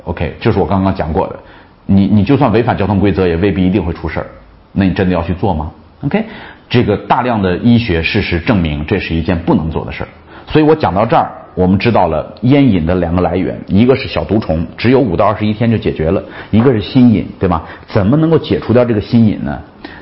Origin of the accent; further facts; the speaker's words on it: Shaanxi, China; 这是我们陕西人的骄傲哈